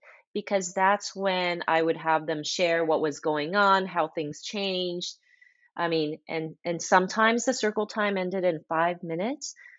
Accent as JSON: {"language": "English", "country": "Japan", "tie": "born or raised there", "said": "I grew up in Japan."}